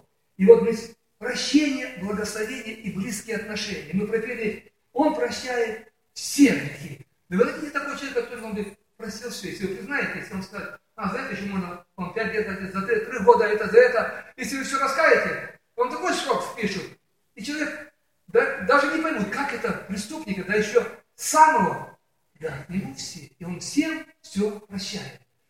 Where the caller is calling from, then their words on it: Ukraine; вот я сейчас говорю с Украины сегодня, вот мы едем за 100 километров